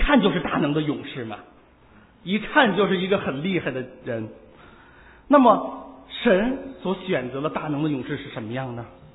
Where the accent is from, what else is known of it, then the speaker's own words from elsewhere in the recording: China; 其实我们从中国来都应该知道